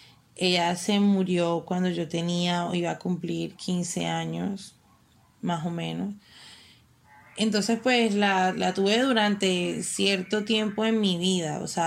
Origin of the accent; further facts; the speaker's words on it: San Andrés, San Andrés, Providencia and Santa Catalina, Colombia; tengo 28 años, soy raizal de San Andrés Islas.